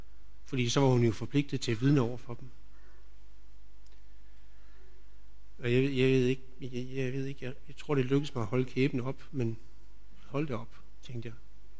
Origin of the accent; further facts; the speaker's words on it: Capital Region of Denmark, Denmark; Jeg havde en, der hvor jeg kommer fra, Nordsjælland.